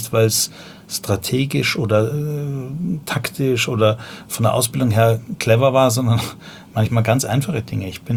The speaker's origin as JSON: {"language": "German", "region": "Vienna", "country": "Austria", "moved": "yes", "lives_now": "Berlin, Germany", "said": "als ich nach Deutschland gekommen bin, ich komme ursprünglich aus Wien, ein Mädel war schuld, bin nach Berlin gegangen, habe das Wochenende da geblieben. Das war Anfang der 90er."}